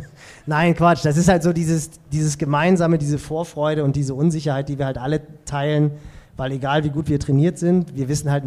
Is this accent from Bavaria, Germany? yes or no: no; Hamburg, Germany; Und das sage ich als Hamburger, das heißt schon was.